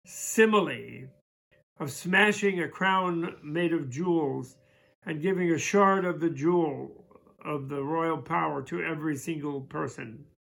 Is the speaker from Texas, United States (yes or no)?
no; New York, United States; being a New Yorker and an American.